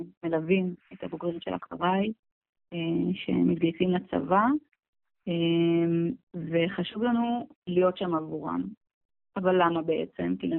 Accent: Ramat David, Northern District, Israel; לשני הורים שעלו לארץ. נולדתי בקיבוץ רונה דוד, בעמק ישראל, ליד בסיס חיל אוויר רמה דוד, שעובד שעות נוספות בימים אלו. אז גדלתי בקיבוץ

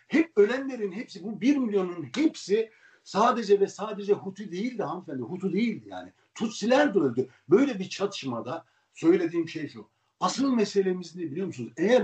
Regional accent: Sivas, Turkey; Ben buna bakarken ben Sivaslıyım ya.

